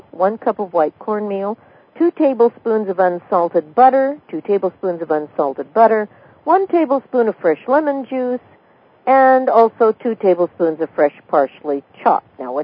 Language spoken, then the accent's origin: English; California, United States; I'm from California originally